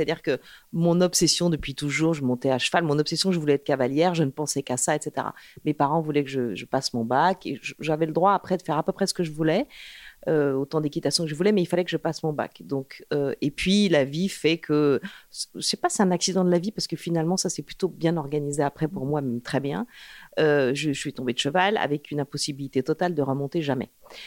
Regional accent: France; je suis française et je me sens française, mais je me sens surtout latine.

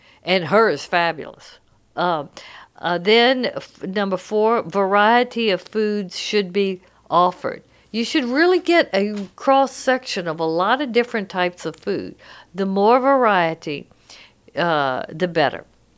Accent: United States; You know, I'm from America, so I have to have it in English.

